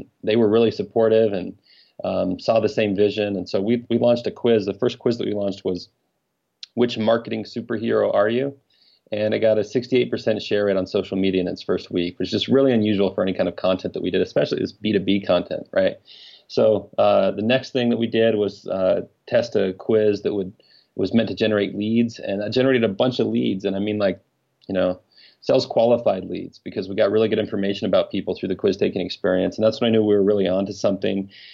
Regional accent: Alaska, United States; Yeah, I just mentioned I grew up in Alaska. I'm the youngest of 11 kids, 10 boys and one girl.

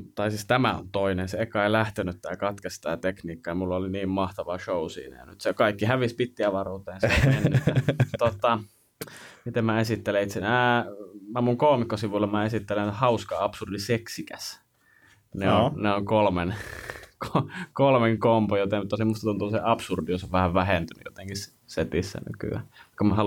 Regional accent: Joensuu, North Karelia, Finland; kun mä oon Joensuusta kotoisin, tai mie on Joensuusta kotoisin, siellä opiskelu ja siellä syntynyt

